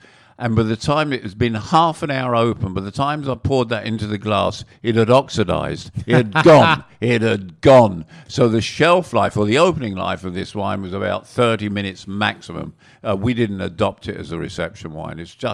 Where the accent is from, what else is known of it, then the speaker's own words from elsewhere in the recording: England, United Kingdom; born there; I was born in England, which is almost Europe, mm-hmm. and I was brought up